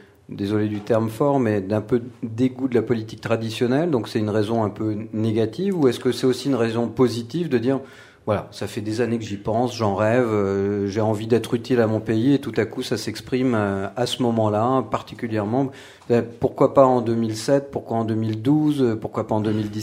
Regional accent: Normandy, France; Moi, je suis normand, donc Caillé, le lait, donc c'était plus naturel dans mon langage.

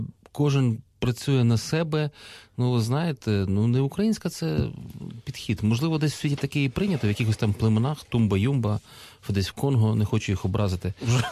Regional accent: Lviv, Lviv Oblast, Ukraine; так сталося, що дуже багато років літнього періоду жив у Львові. Мій рідний Львів

